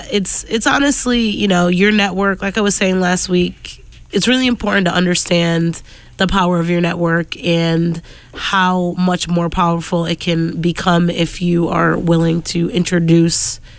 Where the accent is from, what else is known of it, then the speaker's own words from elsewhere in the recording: Springfield, United States; But I'm from Springfield. I was an only child for 10 years. I'm the oldest of 5 now